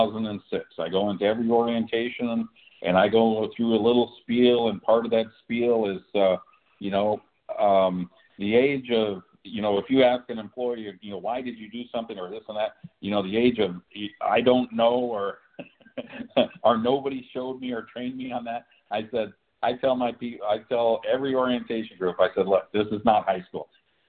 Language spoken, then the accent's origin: English; Reno, Nevada, United States; I grew up in Reno